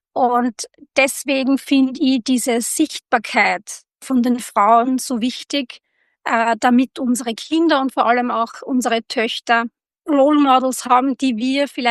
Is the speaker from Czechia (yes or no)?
no; Austria; das ist gerade bei uns in Österreich natürlich ein Riesenthema